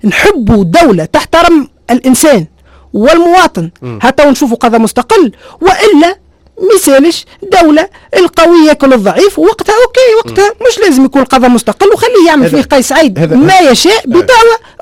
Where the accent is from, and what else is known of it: Tunisia